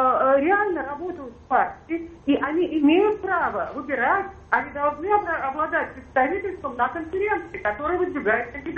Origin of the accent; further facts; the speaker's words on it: Moscow, Russia; я вам отвечу просто как москвичка и рядовой член партии «Яблоко».